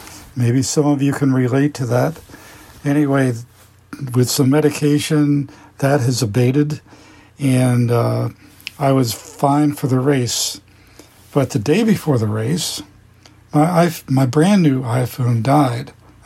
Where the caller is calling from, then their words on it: Maryland, United States; When I say just south of Annapolis, like, we're 3 miles from Annapolis by water and 15 miles by land.